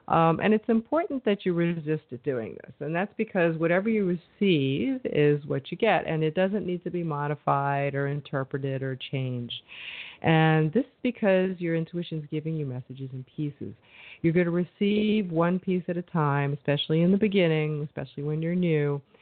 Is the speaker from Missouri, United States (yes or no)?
no; New York, United States; But here, I'm from New York.